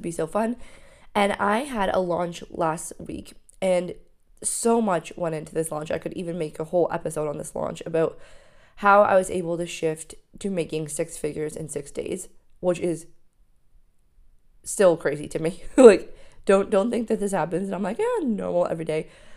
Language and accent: English; Ontario, Canada; And not 10 minutes from my hometown is a place called Kimberley. So he's from Kimberley, South Africa. I live next to a place called Kimberley, Ontario.